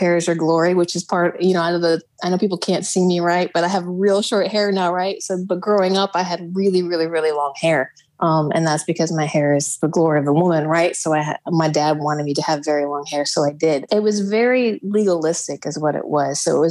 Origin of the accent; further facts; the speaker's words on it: Midwest, United States; moved away as an adult; So I left. I was raised up in the Midwest, and I left when I turned 18.